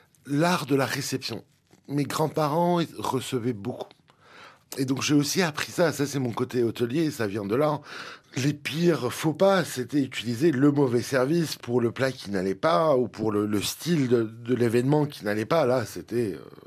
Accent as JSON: {"language": "French", "town": "Bethlehem", "region": "West Bank", "country": "Palestine", "tie": "born or raised there", "second_language": "French", "said": "moi je suis né à Bethléem. J'ai grandi à Bethléem d'une famille palestinienne, mais une famille qui a beaucoup voyagé avant. Et donc, j'ai passé la plupart de ma jeunesse à Bethléem, avec beaucoup d'allers-retours en France."}